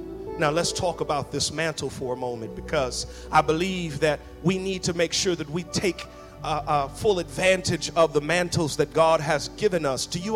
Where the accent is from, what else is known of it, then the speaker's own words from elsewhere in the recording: Dallas, Texas, United States; I'm from Dallas.